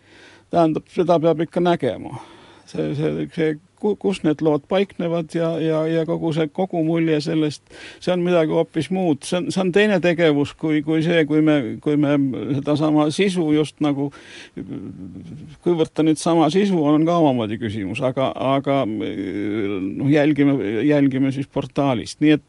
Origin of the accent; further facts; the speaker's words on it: Pärnu, Pärnu County, Estonia; moved away as an adult; now in Tartu, Estonia; Ja Pärnu, kust ma pärit olen, 21. aastat ma olin Pärnus. Pärnu on nagu natuke liiga väike ja vaikne.